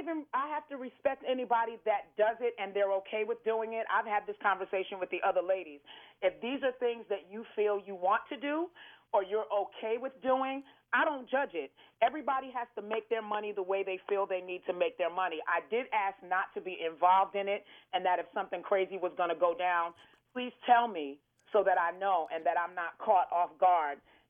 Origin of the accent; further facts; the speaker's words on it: New York, United States; Growing up in New York, that was a part of it.